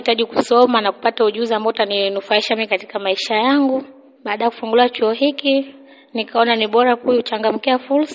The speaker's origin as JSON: {"language": "Swahili", "town": "Pangani", "region": "Tanga Region", "country": "Tanzania", "tie": "born or raised there", "said": "Mimi ni mzaliwa wa Pangani katika kijiji cha Sakula."}